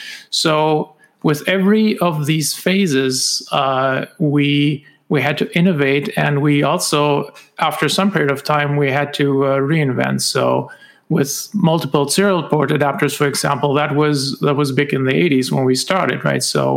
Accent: Germany; now in United States; So I'm originally from Germany. I live in the States now for over two decades now.

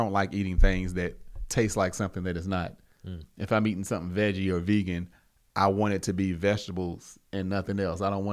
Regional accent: the South, United States; I'm from the South. Mm-hmm. Family had farms. We had cattle.

